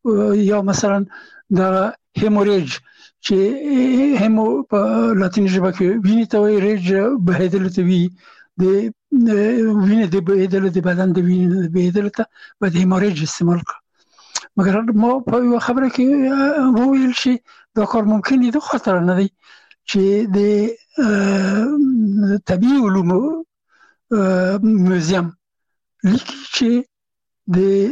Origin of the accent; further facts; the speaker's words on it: Afghanistan; د محصلینو په ډله کې یو افغان هغو هغه زه نه پېژندلم چې زه هم افغان یم، ما ته یې نه پېژنده چې افغان یم.